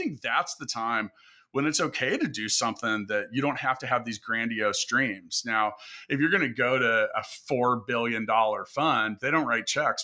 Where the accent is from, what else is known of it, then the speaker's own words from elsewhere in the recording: Kansas City, United States; I'm like, no, I don't live on a farm because I'm from Kansas City.